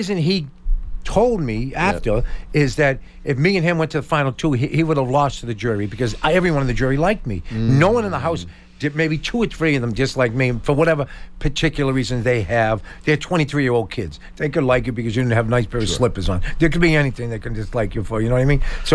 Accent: Boston, Massachusetts, United States; now in Bridgewater, United States; Okay, no, I'm from Mission Hill. I live in Bridgewater now.

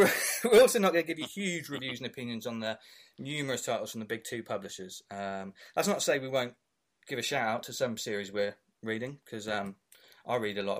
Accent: Bath, South West England, United Kingdom; And I'm from Bath. I live in Bath.

